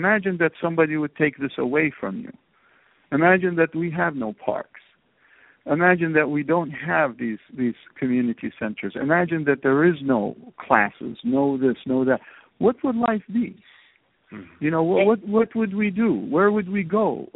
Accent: Iraq; English is a second language; we had a refugee issue when I was growing up in Iraq.

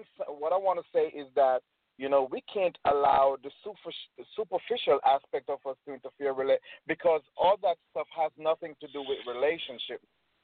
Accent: Jamaica; accent: Jamaican; now in United States; as you know from my crazy accent, you know, I'm not from America. I'm from Jamaica, you know. And one thing that I realized real quick coming into this country

